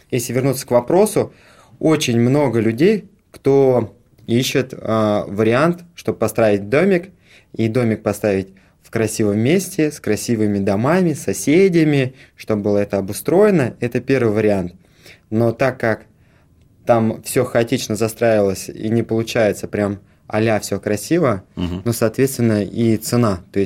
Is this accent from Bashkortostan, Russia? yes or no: yes; Ufa, Bashkortostan, Russia; now in Crimea; В 2018 году я переехал в Крым из Башкирии, из Уфы.